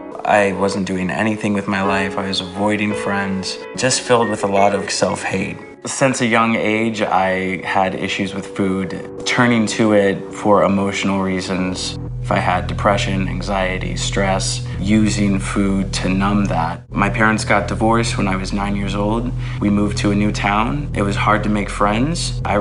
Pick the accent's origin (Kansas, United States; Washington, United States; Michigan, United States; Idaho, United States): Washington, United States; Seattle; I'm from Seattle, Washington.